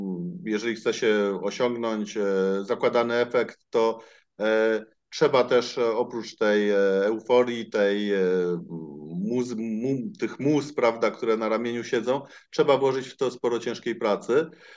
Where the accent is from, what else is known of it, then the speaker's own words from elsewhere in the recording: Warsaw, Masovian Voivodeship, Poland; Ja wychowałem się na Ochocie. To jest dzielnica Warszawy